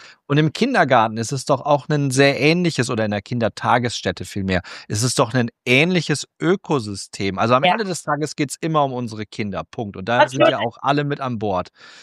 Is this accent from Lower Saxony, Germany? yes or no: yes; Cloppenburg, Lower Saxony, Germany; in meiner Heimatstadt in Kloppenburg